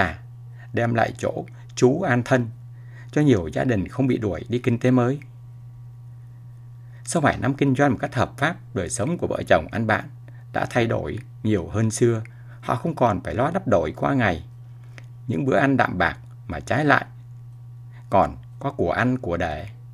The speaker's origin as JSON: {"language": "Vietnamese", "region": "Hanoi", "country": "Vietnam", "tie": "born or raised there", "also_born_or_lived": "Ho Chi Minh City", "moved": "as an adult", "lives_now": "Vũng Tàu, Vietnam", "said": "Trong suốt thời gian dài dằng dặc kể trên, dài hơn cả thời kỳ tôi sinh ra và lớn lên ở Hà Nội 18 năm, hay trưởng thành ở Sài Gòn 21 năm"}